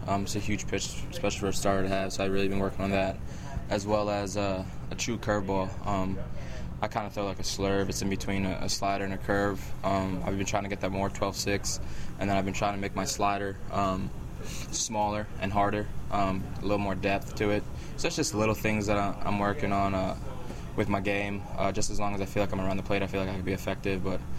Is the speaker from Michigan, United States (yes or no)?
no; New York, United States; growing up, I'm from Long Island, New York, so growing up I was actually a Yankee fan.